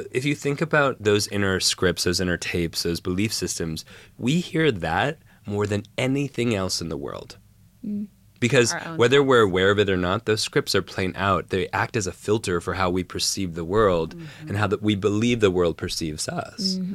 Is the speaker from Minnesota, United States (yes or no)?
yes; Minnesota, United States; also born or lived in California / New York; We lived, I was born in Minnesota. We moved to California. The economy crashed. We ran for our lives.